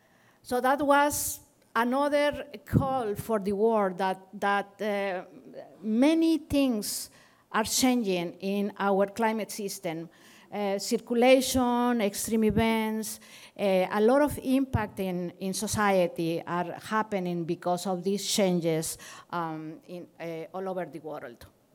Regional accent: Monterrey, Nuevo León, Mexico; English is a second language; In Mexico, we had here in my city, I'm from Monterrey, Mexico, here is south of Texas.

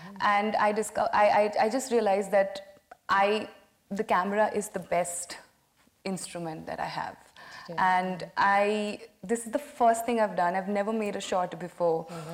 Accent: India; Because that perspective of Iran is so rare, you know, of growing up in India.

